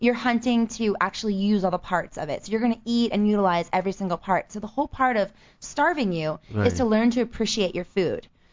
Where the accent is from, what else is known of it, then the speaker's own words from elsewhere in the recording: Maryland, United States; I grew up in Maryland near the woods